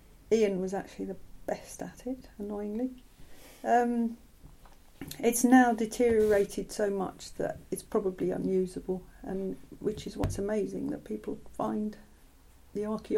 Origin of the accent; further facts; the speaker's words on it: South East England, United Kingdom; born there; I was born in Kent on 29th of June 1955.